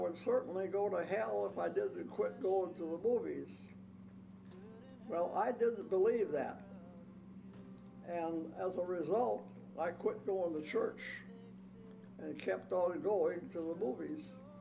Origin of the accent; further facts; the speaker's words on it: Moline, Illinois, United States; born there; I was born in Moline.